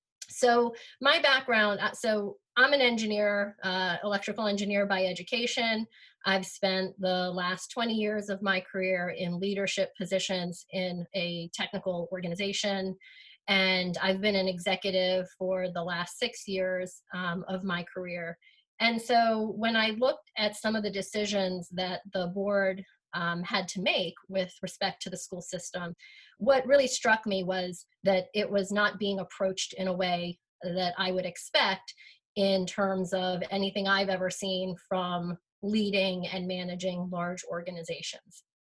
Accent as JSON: {"language": "English", "town": "Ellicott City", "region": "Maryland", "country": "United States", "tie": "born or raised there", "said": "So I have lived in this county my entire life. I was born and raised in Ellicott City."}